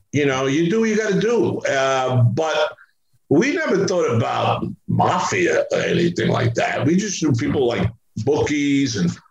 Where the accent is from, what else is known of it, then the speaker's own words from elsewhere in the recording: New Rochelle, New York, United States; I grew up in New Rochelle.